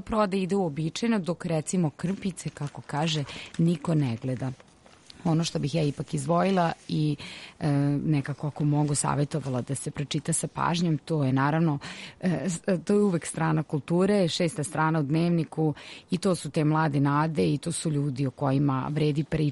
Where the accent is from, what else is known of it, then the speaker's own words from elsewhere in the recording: Novi Sad, Vojvodina, Serbia; kako to i biva kod nas u Novom Sadu.